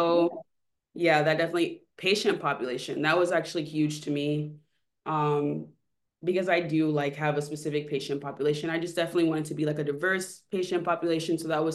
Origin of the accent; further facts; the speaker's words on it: Florida, United States; I'm born and raised in South Florida, and I went to FAU for undergrad and NSU, obviously, for medical school. So I've been here my whole life.